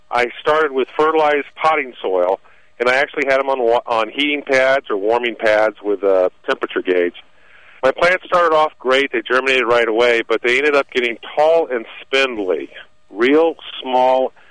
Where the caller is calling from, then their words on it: Brunswick, Ohio, United States; I'm calling you from Brunswick, Ohio.